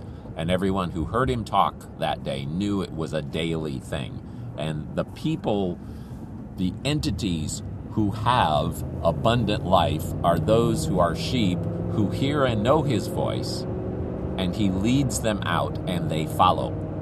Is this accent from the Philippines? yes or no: yes; Philippines; I'll blame it on growing up in the Philippines, but I just don't like anything that cold.